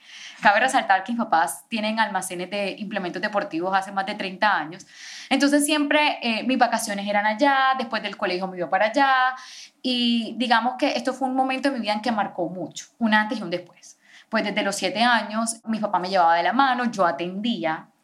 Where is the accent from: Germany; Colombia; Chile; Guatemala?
Colombia; Montería, Córdoba; now in Bogotá, Colombia; tengo 26 años, soy de Montería. Resido en Bogotá hace aproximadamente 8 años.